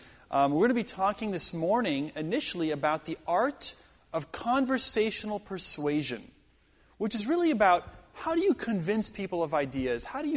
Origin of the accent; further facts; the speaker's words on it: San Diego, California, United States; I'm from San Diego, and this weather feels just like San Diego.